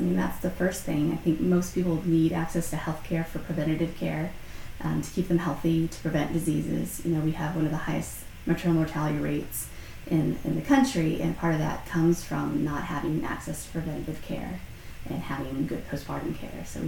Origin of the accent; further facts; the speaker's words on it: San Antonio, Texas, United States; I was born in San Antonio, so that's where I grew up.